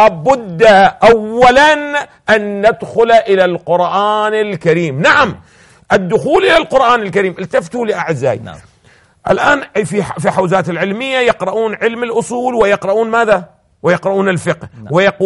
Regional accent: Iraq; أنا ابن العراق وأنت ابن العراق

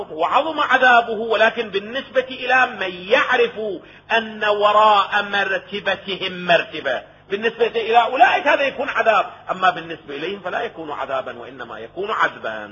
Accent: Iraq; الجرجير او الرشاد اللي عندنا في العراق

